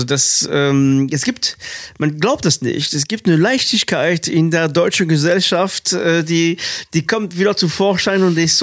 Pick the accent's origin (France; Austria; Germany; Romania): France; für mich als Franzose wirklich ein sehr gutes Beispiel für auch ein Stück deutsches Humor